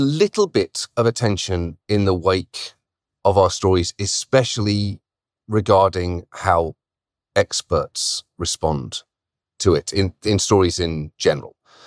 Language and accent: English; United Kingdom; And for me, look, I'm British, right?